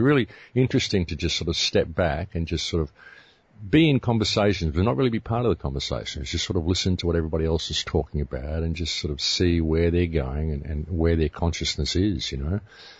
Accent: Australia; I mean, I come from Australia, and all of Europe is half the size of Australia.

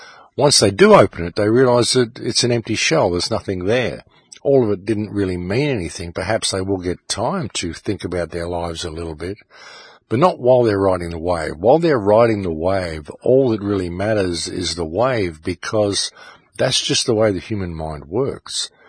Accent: Australia; Just because I'm an Australian and we love to swear.

